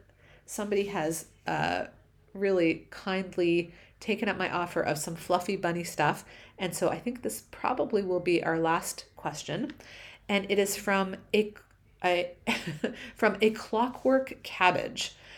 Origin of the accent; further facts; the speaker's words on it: Toronto, Ontario, Canada; I'm just Canadian. I'm just an uppity Jewish mom from suburbs of Toronto.